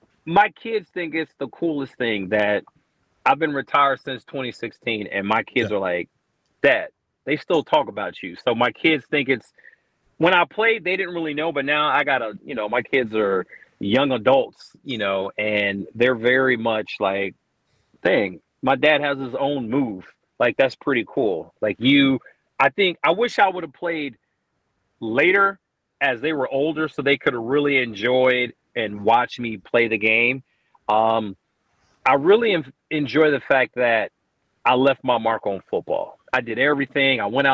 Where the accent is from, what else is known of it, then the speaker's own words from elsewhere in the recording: Copper Cove, Texas, United States; You know, I'm from Texas. Maybe I'm a little biased, but I think Texas is king of football